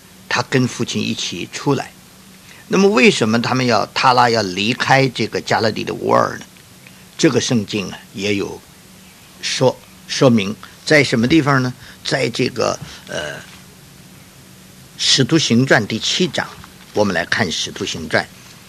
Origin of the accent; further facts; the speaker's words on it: China; 我是中国人，潮州人那边也是华侨，也是中国人